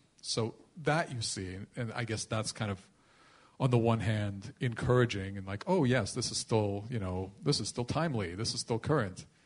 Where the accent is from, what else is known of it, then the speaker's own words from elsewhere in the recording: Canada; If that, I'm Canadian.